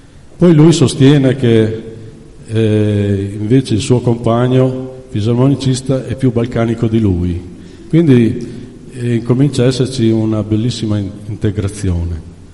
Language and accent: Italian; Sassuolo, Emilia-Romagna, Italy; born there; anch'io sono nato a Sassuolo, si sente